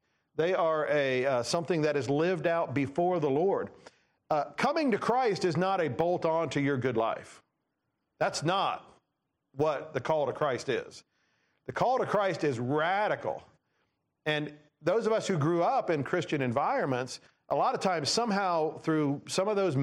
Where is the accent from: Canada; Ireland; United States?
Canada; Nova Scotia; We did some mission work growing up in Nova Scotia.